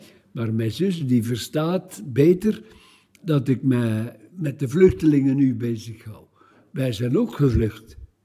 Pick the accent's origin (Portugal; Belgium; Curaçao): Belgium; Limburg; ik ben eigenlijk dus afkomstig van Limburg. Ik ben geboren in Schuurlijk, de stad, de 15 januari 1942